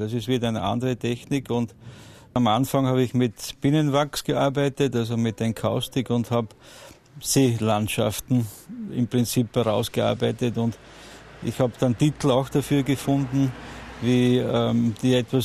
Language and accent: German; Unterrabnitz, Burgenland, Austria; die mittelburgenländische Landschaft, wo ich herkomme, Unterrabnitz, Sonnenschein, Regen, alles haben wir ja da.